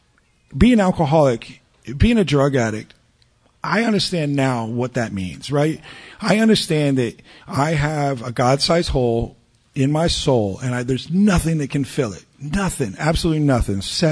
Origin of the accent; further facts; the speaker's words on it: Ohio, United States; born there; I was born in Ohio. I was adopted to a couple of teachers.